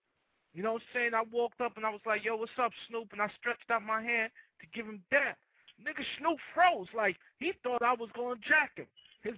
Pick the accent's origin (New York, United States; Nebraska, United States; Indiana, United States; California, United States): California, United States; See, me, I'm like this. I'm from Cali.